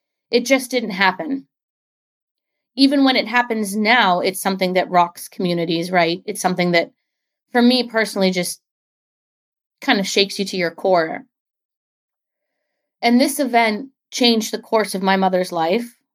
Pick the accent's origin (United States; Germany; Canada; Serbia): Germany; Wiesbaden, Hesse; Wiesbaden. That's where I was born. It's where I spent the first several years of my life. It is my hometown.